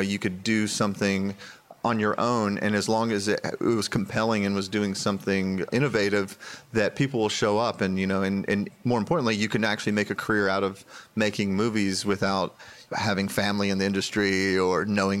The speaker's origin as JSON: {"language": "English", "town": "Marion", "region": "Alabama", "country": "United States", "said": "You know, I'm from Marion, Alabama, which is a town that's kind of out in the middle of nowhere."}